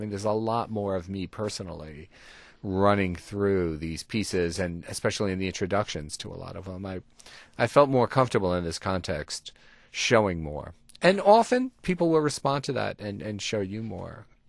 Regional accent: New York, United States; You know, I'm Italian-American. I grew up down in the West Village.

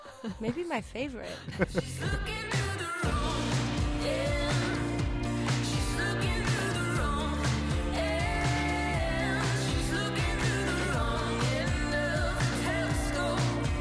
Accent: Los Angeles, California, United States; Holly grew up in Cleveland, Ohio, and I grew up in Los Angeles.

